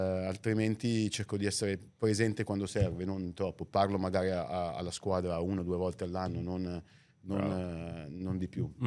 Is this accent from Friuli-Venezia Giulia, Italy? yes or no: no; Lombardy, Italy; sono cresciuto qua fuori Milano, con la palla tra i piedi, giocando nel campetto